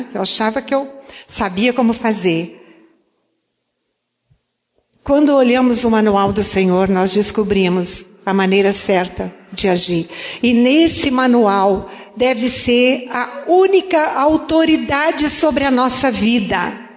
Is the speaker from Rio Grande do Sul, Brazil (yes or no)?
yes; Santa Rosa, Rio Grande do Sul, Brazil; como eu fui criada no interior, em Santa Rosa...